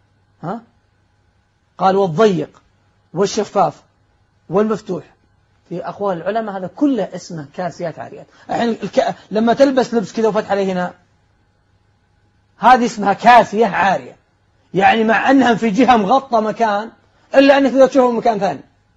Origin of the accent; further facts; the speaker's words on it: Saudi Arabia; إن عندنا في السعودية يقول نفصل عاري، لابسة عاري